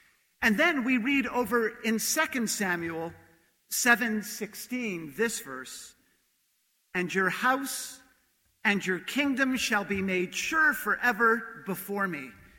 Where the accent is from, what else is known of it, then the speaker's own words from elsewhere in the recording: Montreal, Quebec, Canada; I was from Montreal. I sang in an Anglican church choir that had that wonderful Anglican church music tradition.